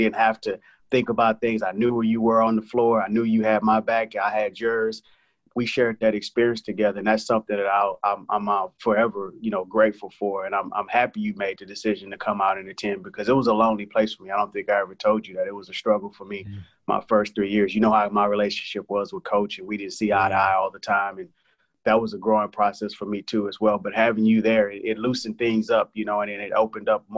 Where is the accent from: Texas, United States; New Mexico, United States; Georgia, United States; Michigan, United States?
Texas, United States; because coming from a background where growing up in Texas, seeing a lot of people that look like you and I, and coming to a place in California